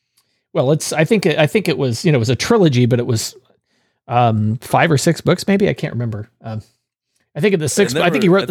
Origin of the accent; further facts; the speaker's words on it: United States; I saw it on PBS, of course, because I'm an American, not a Brit.